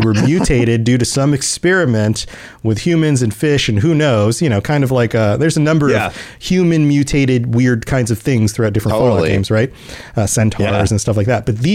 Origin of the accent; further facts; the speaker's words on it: Florida, United States; it's not like it's a regular thing just because we're from Florida.